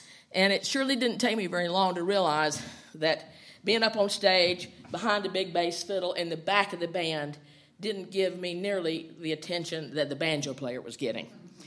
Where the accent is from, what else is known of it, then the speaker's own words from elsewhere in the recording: Georgia, United States; Originally, though, I'm from Georgia, and I did not grow up in a musical family